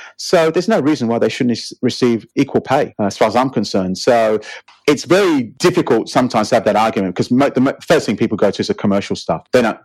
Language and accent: English; England, United Kingdom; now in Australia; I came from England. I mean, and as an English, a young English lad growing up